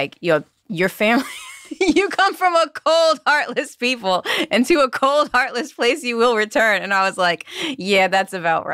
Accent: Boston, Massachusetts, United States; born there; So I was born in Boston, went to school in Providence.

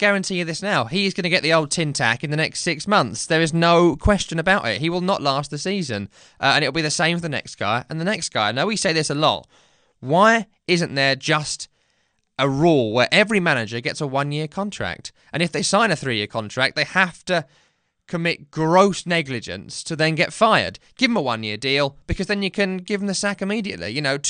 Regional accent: Scotland, United Kingdom; accent: Scottish; I can't believe you didn't mention my Scottish accent there.

